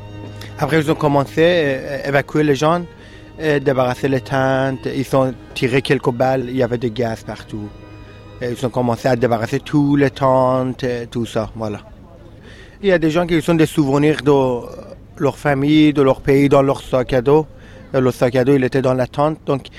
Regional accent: Afghanistan; now in Calais, France; J'ai 21 ans, je viens d'Afghanistan et ça fait un mois et une semaine que je suis à Calais avec mon frère.

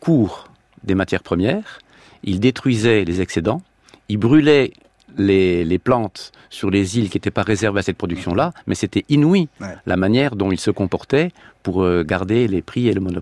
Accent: Grand Est, France; Mais chez nous en Alsace et en Lorraine, on a l'habitude de boire des vins chauds.

